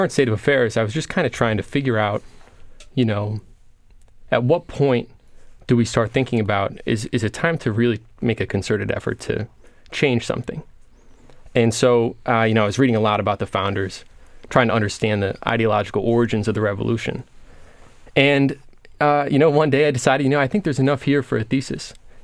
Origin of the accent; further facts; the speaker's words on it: Hershey, Pennsylvania, United States; So as you mentioned, I'm from Hershey.